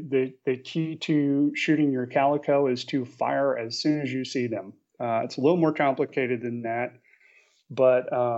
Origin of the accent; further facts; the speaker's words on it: New Orleans, Louisiana, United States; now in California, United States; I grew up in New Orleans, and I was out here in California when I read that.